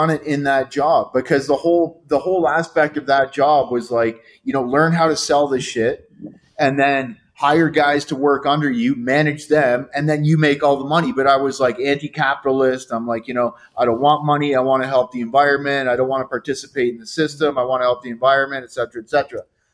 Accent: Canada; I was always growing up in Canada, always like kind of environmentally oriented and really loved nature and the forests and things like that.

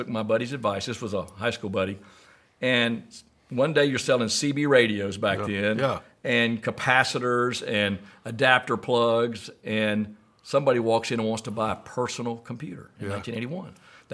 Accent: Anderson, South Carolina, United States; but growing up in Anderson, South Carolina, I went to Clemson.

